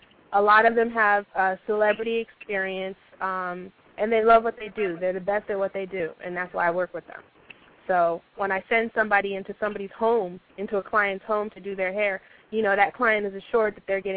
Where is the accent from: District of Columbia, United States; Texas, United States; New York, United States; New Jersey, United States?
District of Columbia, United States; Washington; now in Tampa, United States; All right. I am in Tampa now, but I'm from Washington, D.C.